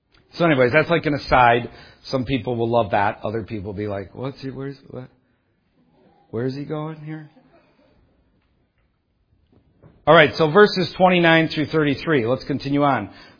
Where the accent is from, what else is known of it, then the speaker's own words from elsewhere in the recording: Detroit, Michigan, United States; I'm from Detroit. They're everywhere in Detroit.